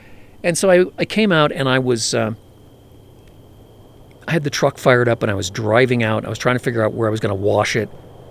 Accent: Minnesota, United States; Now, remember, I'm from Minnesota.

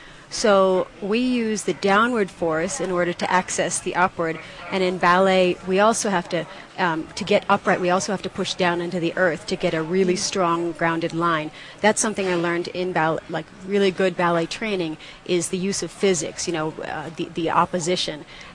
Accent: England, United Kingdom; born there; I was actually born in England because my mom was backpacking around in the 60s, and that was the place to have a baby for free.

